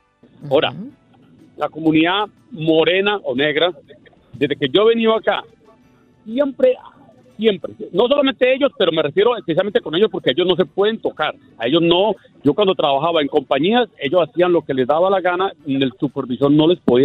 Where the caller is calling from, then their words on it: New Jersey, United States; De New Jersey.